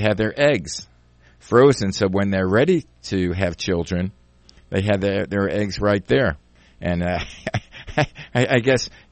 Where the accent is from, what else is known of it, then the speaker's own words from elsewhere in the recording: New York, United States; now in Los Angeles, United States; But if anybody ever asked me where I'm from, I'm a New Yorker. Well, I speak like one.